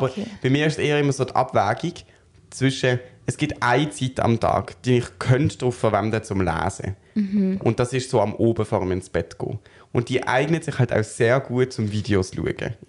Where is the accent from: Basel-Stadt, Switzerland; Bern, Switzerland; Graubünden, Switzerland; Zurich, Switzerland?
Zurich, Switzerland; Nein, ich komme aus Zürich.